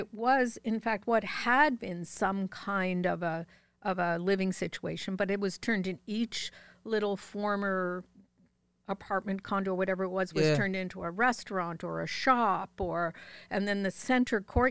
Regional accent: Nova Scotia, Canada; Cape Breton Island.

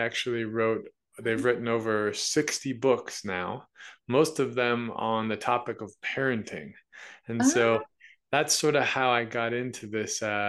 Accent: Salt Lake City, Utah, United States; Yeah, so I grew up mainly in Salt Lake City.

